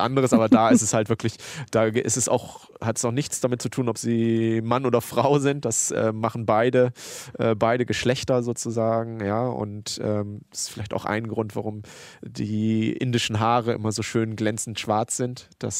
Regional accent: India; now in Hamburg, Germany; wenn man jetzt gerade hier in Hamburg, weiß ich nicht, 0 Grad und in Indien, wo ich herkomme, sind es 25 Grad.

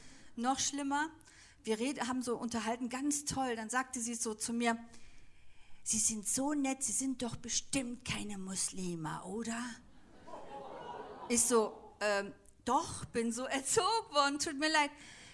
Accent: Germany; also born or lived in Turkey; Ich bin beides. Ich bin Türkin und Deutsche.

